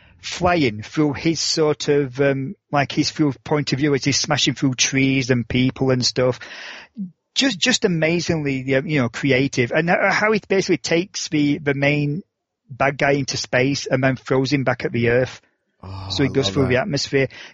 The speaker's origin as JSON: {"language": "English", "country": "United Kingdom", "said": "It's being British and everything."}